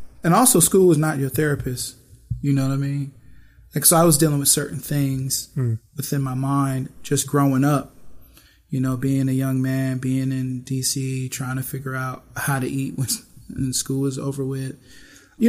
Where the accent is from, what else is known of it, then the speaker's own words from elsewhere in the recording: Buffalo, New York, United States; I'm from Buffalo, you know, we got all kinds of music there.